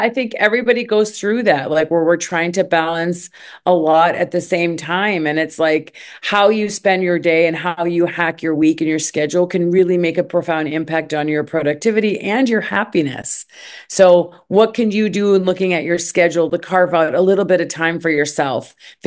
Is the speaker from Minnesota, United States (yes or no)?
yes; Minnesota, United States; moved away as an adult; also born or lived in Egypt; Yeah, so I'm born and raised in Minnesota. I lived here my whole life until I was 27. And then I ended up moving to Egypt